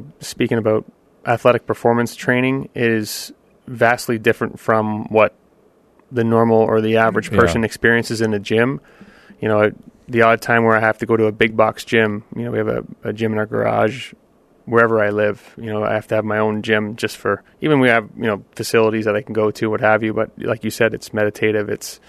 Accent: Canada; I'm Canadian. We all kind of play.

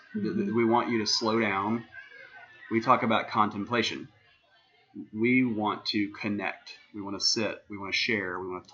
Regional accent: Tennessee, United States; And we're both from Tennessee, and I want to do something in our home state.

